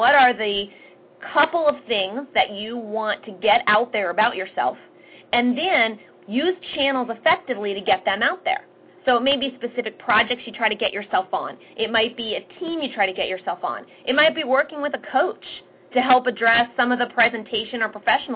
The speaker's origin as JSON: {"language": "English", "town": "Philadelphia", "region": "Pennsylvania", "country": "United States", "said": "I don't have control over the fact that I'm from Philadelphia, I talk fast, I have an accent"}